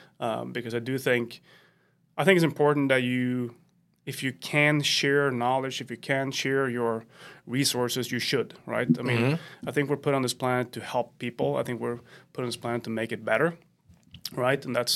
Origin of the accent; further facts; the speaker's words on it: Sweden; now in United States; growing up in Sweden, you grew up with all the American TV, all the movies, of course, and all the culture.